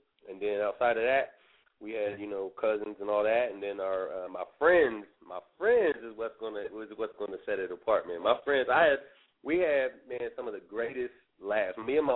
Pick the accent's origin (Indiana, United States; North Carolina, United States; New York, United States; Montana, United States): Indiana, United States; Richmond; I'm from Richmond, Indiana, I did a show at Richmond High School at their Civic Theater Center